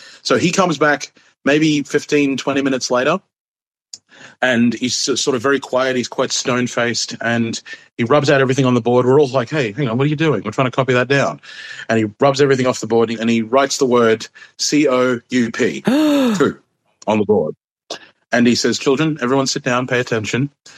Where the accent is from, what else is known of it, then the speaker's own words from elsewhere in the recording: Canberra, Australian Capital Territory, Australia; also born or lived in Fiji; Canberra, very, very fun, but very structured as well.